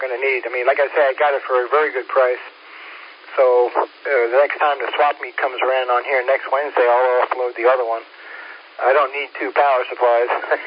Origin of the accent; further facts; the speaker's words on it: Long Island, New York, United States; Okay, yeah, I grew up on Long Island.